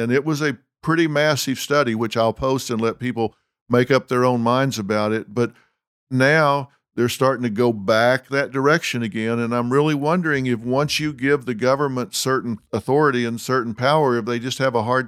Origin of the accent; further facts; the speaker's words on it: Texas, United States; I'm from Texas. We have a home in L.A., and we have a home in Texas.